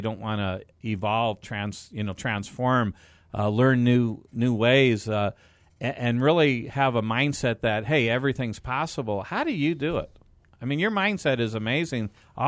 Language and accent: English; California, United States; I'll tell you, I'm from California, very pro-employee.